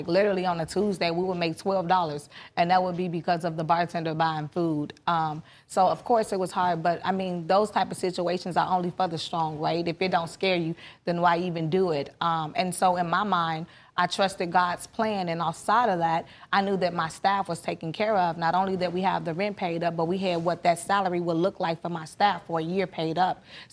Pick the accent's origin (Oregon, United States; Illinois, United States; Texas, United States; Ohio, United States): Illinois, United States; Chicago; now in Atlanta, United States; I wanted to kind of change the community of where I grew up in Chicago.